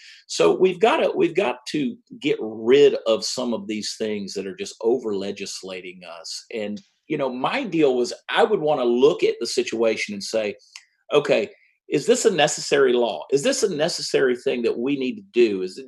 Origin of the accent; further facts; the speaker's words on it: Georgia, United States; also born or lived in New Jersey, United States; I was conceived in Dallas. I was born in New Jersey. I lived there, I'm sure you can tell from the accent, exactly four months. I grew up in the state of Georgia and went to school at the University of Georgia